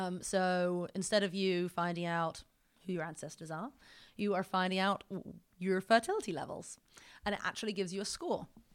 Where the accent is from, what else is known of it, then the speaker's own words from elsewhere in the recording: England, United Kingdom; As you can tell, guys, I'm English, and so always like to think with a global mind.